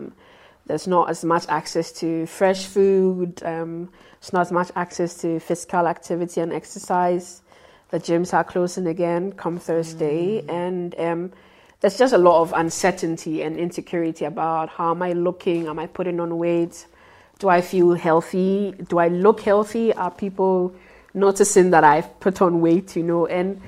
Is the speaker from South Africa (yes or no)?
no; Ghana; I come from Ghana. I would have had it straight up, you know.